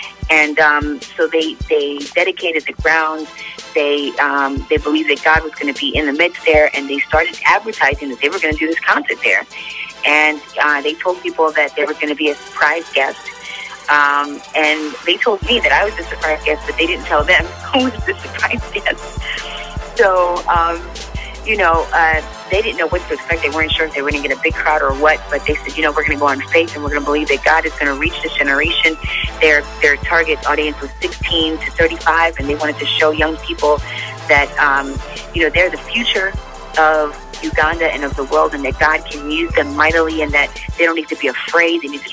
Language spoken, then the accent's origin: English; Brooklyn, New York, United States; I'm from Brooklyn, New York. What the heck, you know?